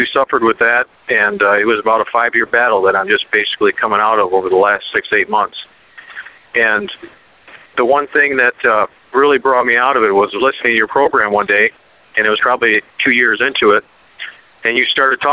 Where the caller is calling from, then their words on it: Columbiaville, Michigan, United States; I'm calling from Columbiaville, Michigan.